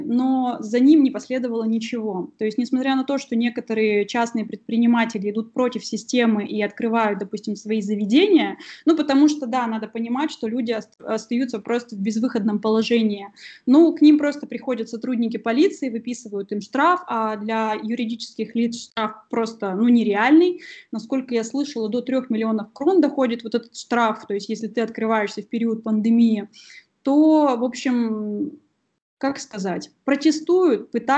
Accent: Ural, Russia; Я из России, я с Урала. Я думаю, что кто знает, что это за регион, там часто бывает холодно и снежно. И как-то вот скажу так, что до 25 лет своей жизни я находилась там.

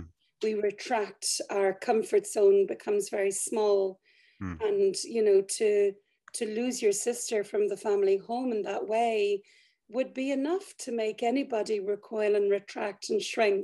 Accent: Ireland; I'm Irish, I grew up in a big family in the 70s in Ireland.

